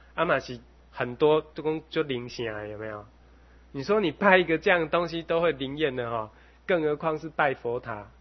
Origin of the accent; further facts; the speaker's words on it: China; 不只是在印度啊，好，我们中国人其实也一样啊